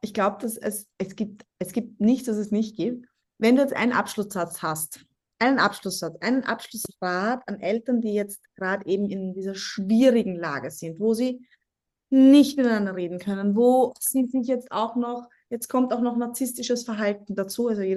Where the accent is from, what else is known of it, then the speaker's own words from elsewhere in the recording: Vienna, Austria; Aber ich bin eine gebürtige Wienerin.